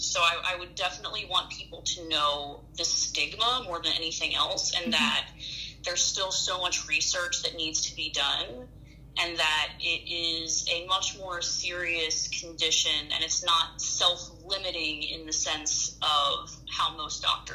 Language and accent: English; New Jersey, United States; there's no one in my home state of New Jersey that is willing to take care of my case